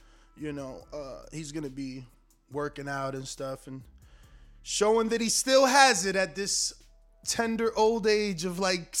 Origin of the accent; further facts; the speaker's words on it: New Jersey, United States; where is Hollandale though? I'm from New Jersey, like I told you.